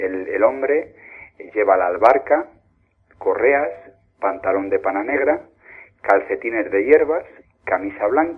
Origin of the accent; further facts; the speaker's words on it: Mora, Castilla-La Mancha, Spain; lo que es el sello de identidad del pueblo, de mi pueblo Mora de Toledo